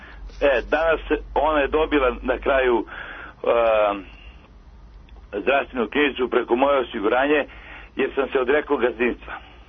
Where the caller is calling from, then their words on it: Pirot, Southern and Eastern Serbia, Serbia; Ja sam iz Pirota.